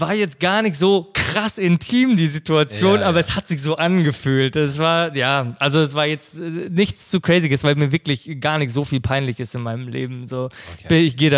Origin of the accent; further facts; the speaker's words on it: Germany; born there; also born or lived in Greece; ich bin in Deutschland geboren, war dann zwischenzeitlich eine Zeit lang in Griechenland und bin jetzt wieder in Deutschland.